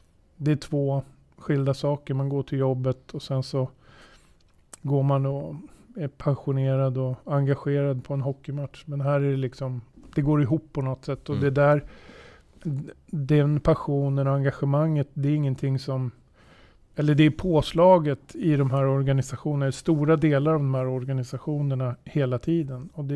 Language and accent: Swedish; Södertälje, Stockholm County, Sweden; om man är född och uppväxt i Södertälje då, och har det här uppdraget